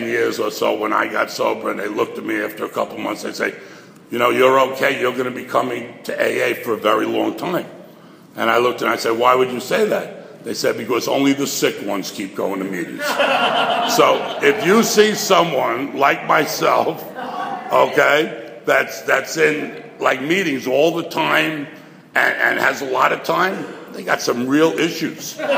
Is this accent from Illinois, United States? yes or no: no; Queens, New York, United States; I'm from Queens in New York City, and in 1965 … came to Shea Stadium. And we stormed the fences because I lived right near there